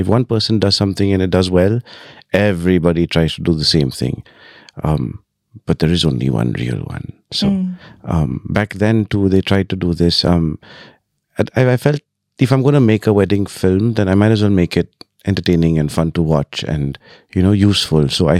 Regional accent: London, United Kingdom; now in India; And now I find myself moving back to London, which is where I studied and grew up in.

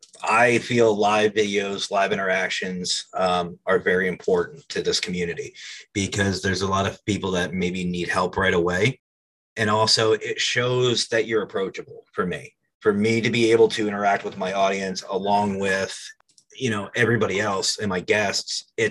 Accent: Pennsylvania, United States; It kind of played it off just because I'm from Pennsylvania. Don't really talk about the paranormal a lot out this way.

